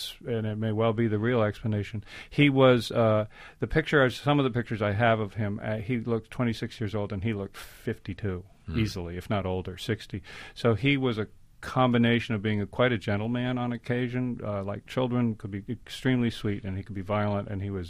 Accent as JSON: {"language": "English", "region": "California", "country": "United States", "said": "Because I'm a Californian, because I think everybody goes home at a certain point"}